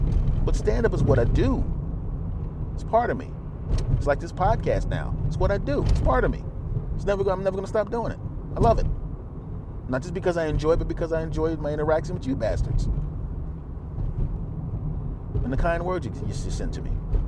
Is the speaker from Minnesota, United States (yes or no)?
no; Philadelphia, Pennsylvania, United States; like my hometown back in Philadelphia or out in Los Angeles when I'm out there